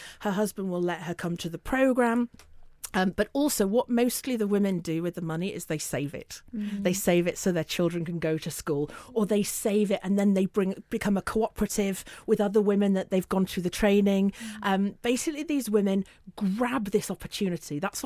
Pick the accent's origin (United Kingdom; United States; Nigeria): United Kingdom; England; accent: northern; I should say that we are not just about London, hence my northern accent.